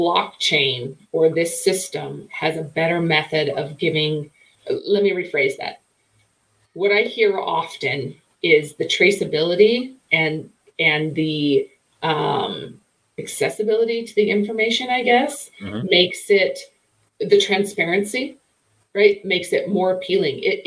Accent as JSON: {"language": "English", "region": "Wyoming", "country": "United States", "said": "it's funny you say Wyoming. I'm from Wyoming."}